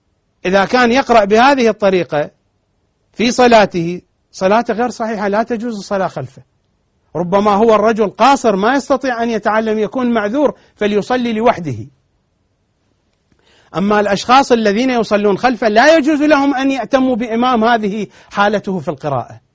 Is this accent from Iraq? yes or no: yes; Iraq; وإحنا هم عراقيين وهم موجودين في كل مكان يعني خارج العراق